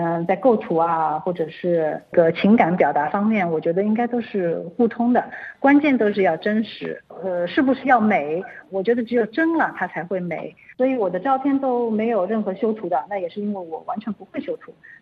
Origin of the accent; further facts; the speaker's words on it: Shanghai, China; 另外一方面也可以给观众介绍我的出生地，因为我本身就是一个上海人嘛